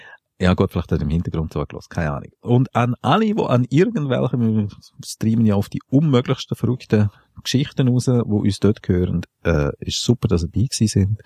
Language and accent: German; Switzerland; Und also ich habe null Probleme, Reiten zuzuhören, auch wenn es so wirklich in Fahrt ist. Als Schweizer.